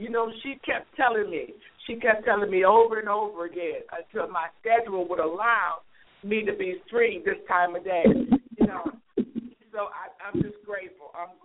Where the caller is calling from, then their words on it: Michigan, United States; from area code 616, and.